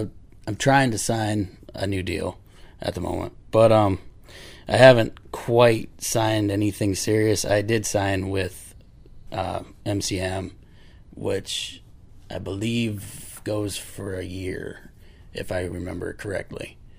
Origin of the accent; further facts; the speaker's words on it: Ocala, Florida, United States; also born or lived in Tennessee; now in Fort Myers, United States; I'm originally from Ocala, Florida.